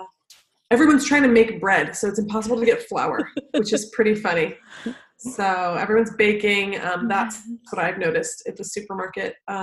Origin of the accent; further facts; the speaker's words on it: United States; I'm mostly worried about America. I'm American